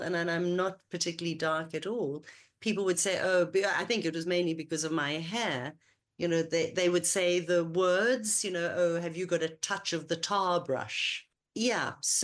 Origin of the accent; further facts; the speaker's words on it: South Africa; oh my goodness, I'm a South African.